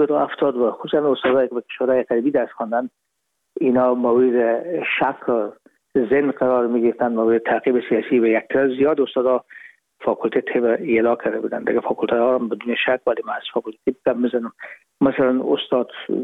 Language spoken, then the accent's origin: Persian; Herat, Afghanistan; moved away as an adult; now in Hamburg, Germany; رفتیم از کابل به هرات و پیش که فاکولته رو پایان برسانیم یا دیپلم بگیریم از هرات از طریق زمینی داخل مرز ایران شدیم، از مرز ایران گذشتیم و داخل پاکستان و از پاکستان و قاچقی آمدیم به آلمان.